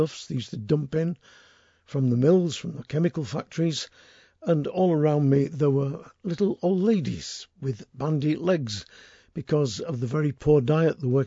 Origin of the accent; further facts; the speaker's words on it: North West England, United Kingdom; Well, I was born and brought up in Lancashire, and all around me were cotton mills, cotton mill chimneys